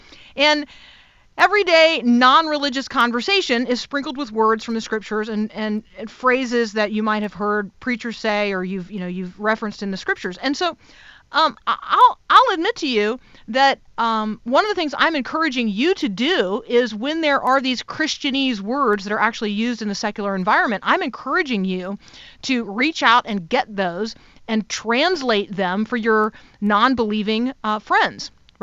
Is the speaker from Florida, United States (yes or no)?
yes; Tampa, Florida, United States; Now, I did grow up in Tampa, Florida, and so I know a little Spanglish, and there are some words that have been mushed together from English and Spanish that I can understand.